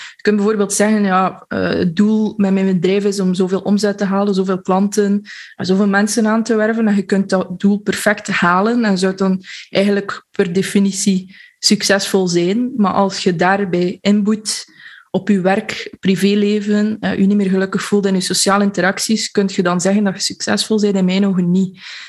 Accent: Flanders, Belgium; Ik kom uit West-Vlaanderen, dus ik hoop dat ik mijn vette E een klein beetje kan wegsteken in dit gesprek en dat het verschil tussen G en H ook duidelijk is, maar ik doe mijn best. Ik ben bijna 30

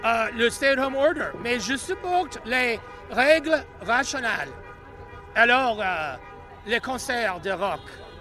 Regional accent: Virginia, United States; French is a second language; Je viens de Virginie.

